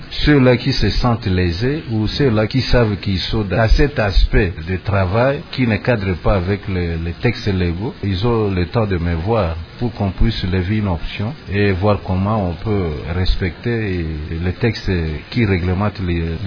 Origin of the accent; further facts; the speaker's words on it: DR Congo; Si réellement nous sommes des Congolais qui aimons notre pays, nous devons accompagner le gouvernement dans ses actions en rapport avec le développement.